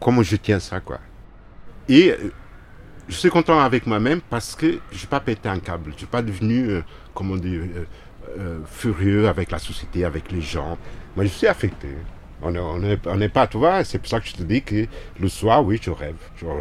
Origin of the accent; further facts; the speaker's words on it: Portugal; j'ai 54 ans, je viens de Portugal.